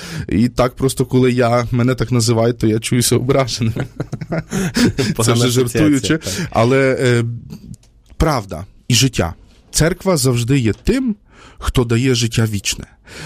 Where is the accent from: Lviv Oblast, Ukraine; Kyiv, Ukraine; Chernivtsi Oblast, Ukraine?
Lviv Oblast, Ukraine; Я з Львівщини